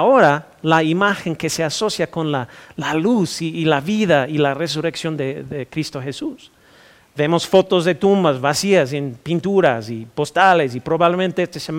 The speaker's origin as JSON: {"language": "Spanish", "country": "United States", "tie": "born there", "said": "mi país de nacimiento es los Estados Unidos. Soy mexicano y tenemos todo tipo de costumbres locas"}